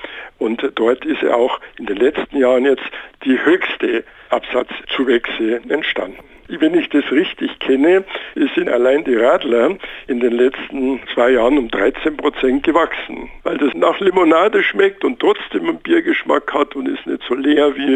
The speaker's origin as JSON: {"language": "German", "town": "Munich", "region": "Bavaria", "country": "Germany", "tie": "born there", "said": "Ich selbst bin als Bayer, wenn ich das sagen darf, als geborener Münchner."}